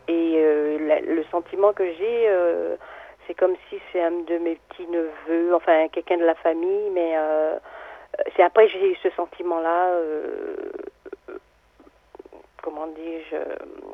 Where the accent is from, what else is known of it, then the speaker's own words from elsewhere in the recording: Guadeloupe, France; Moi, je suis des Antilles, de la Guadeloupe